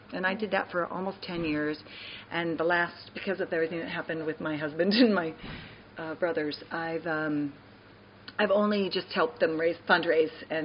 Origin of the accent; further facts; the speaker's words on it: California, United States; I'm from the South, but I'm from Southern California